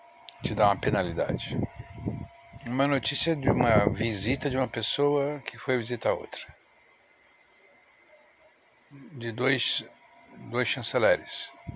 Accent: United States; Só porque sou americano, diz que você não pode colocar uma notícia?

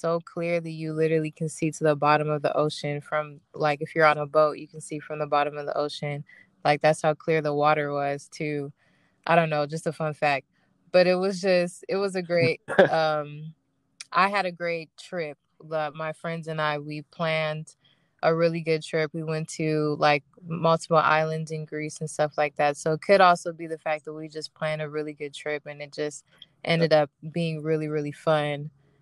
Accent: Nigeria; well, I'm Nigerian, so I have to do the honorable mention of jollof rice.

